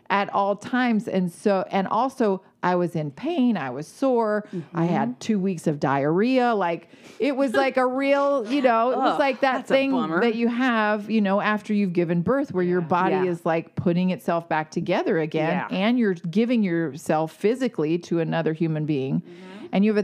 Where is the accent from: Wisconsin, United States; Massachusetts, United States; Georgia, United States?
Georgia, United States; born or raised there